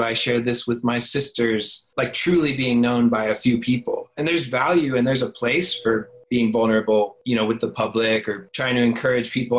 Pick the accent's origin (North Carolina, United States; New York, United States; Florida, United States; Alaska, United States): Florida, United States; Cause I moved back to my hometown in Florida and it's really sleepy and simple